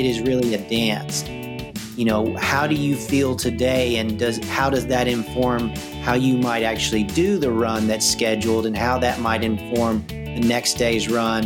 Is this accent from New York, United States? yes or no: no; Tennessee, United States; I am now 50 years old. I was born in Tennessee. I now live in California